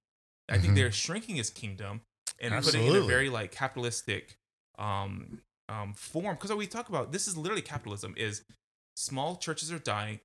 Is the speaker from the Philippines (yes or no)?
yes; Philippines; because I grew up in the Philippines.